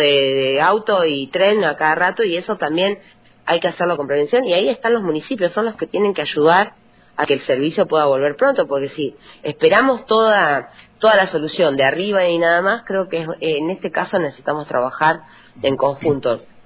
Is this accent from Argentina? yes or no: yes; Allen, Río Negro, Argentina; Yo soy de Allen.